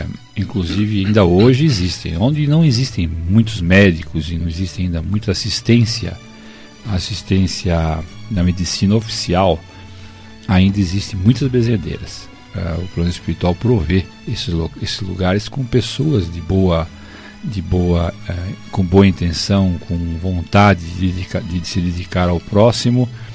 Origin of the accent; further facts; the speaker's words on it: São Paulo, Brazil; mas nós não somos aqui, somos de São Paulo, tá?